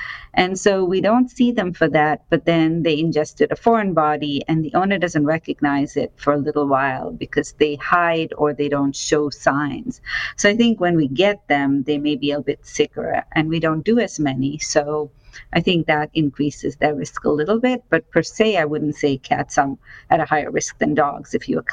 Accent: India; I grew up actually in India

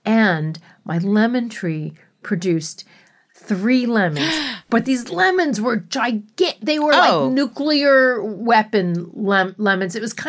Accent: Miami Beach, Florida, United States; also born or lived in Alabama; When I was growing up in Miami, though, Miami Beach, we did have some fruit trees

